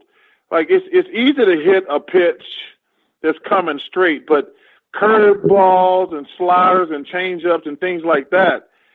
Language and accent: English; Alabama, United States; Growing up in Alabama, my grandfather was the biggest Atlanta Braves fan in the world.